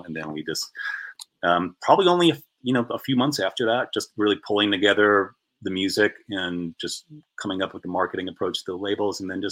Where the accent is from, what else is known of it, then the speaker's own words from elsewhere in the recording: New York, United States; I mean, I grew up surfing on Long Island.